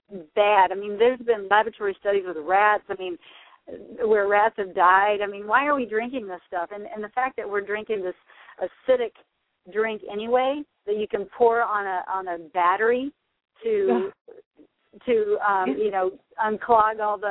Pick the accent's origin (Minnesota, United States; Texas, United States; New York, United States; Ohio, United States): Texas, United States; growing up in Texas, I mean, we drank Dr. Pepper. My mom cooked everything out of the Fry Daddy.